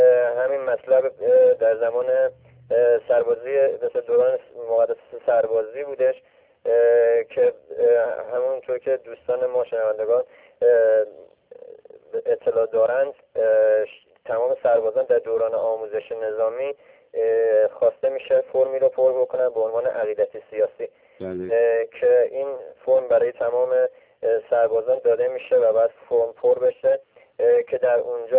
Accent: Karaj, Alborz, Iran; born there; متولد سال 1356 در شهرستان کرج به دنیا آمدم

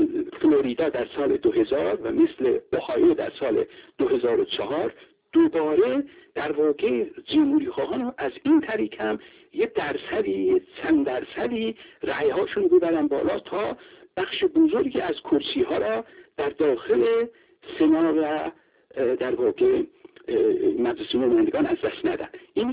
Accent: Iran; من خودم به عنوان یک ایرانی معتقدم که امیدوارم هیچ اتفاقی نیفته

